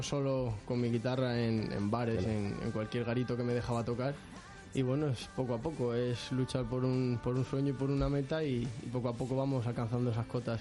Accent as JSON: {"language": "Spanish", "town": "Guadalajara", "region": "Castilla-La Mancha", "country": "Spain", "said": "Soy de Guadalajara, sí."}